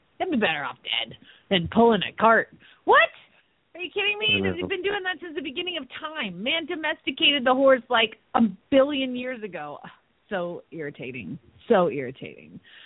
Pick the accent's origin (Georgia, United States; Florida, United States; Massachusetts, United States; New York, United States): Georgia, United States; I could have sworn it'd be Georgia, my home state.